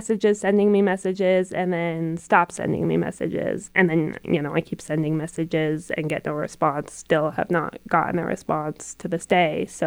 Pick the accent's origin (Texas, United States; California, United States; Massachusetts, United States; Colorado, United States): Colorado, United States; You know, growing up in the Roaring Fork Valley, obviously immigration is a really important issue here.